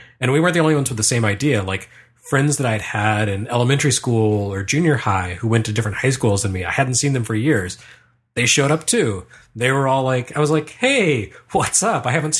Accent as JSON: {"language": "English", "region": "Connecticut", "country": "United States", "tie": "born or raised there", "said": "I grew up in Connecticut, but would frequently visit my grandparents just outside of L.A."}